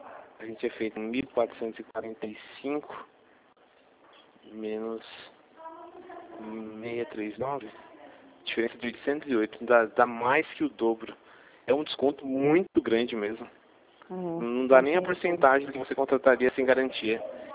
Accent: Campinas, São Paulo, Brazil; eu sou de Campinas, né? Fico aqui na região de Campinas.

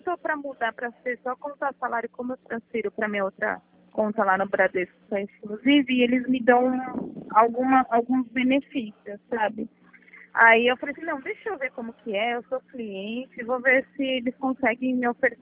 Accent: Atibaia, São Paulo, Brazil; Eu sou de Atibaia.

